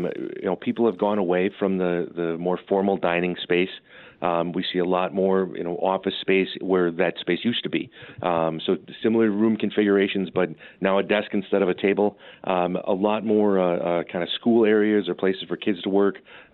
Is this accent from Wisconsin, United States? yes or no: yes; Hartland, Wisconsin, United States; But I'm a local kid. I grew up in Heartland, went to Arrowhead.